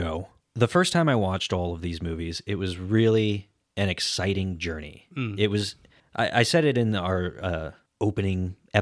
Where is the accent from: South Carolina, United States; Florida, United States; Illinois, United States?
Florida, United States; Orlando; I grew up in Orlando, Florida. I spent so much time at Universal Studios and Disney as well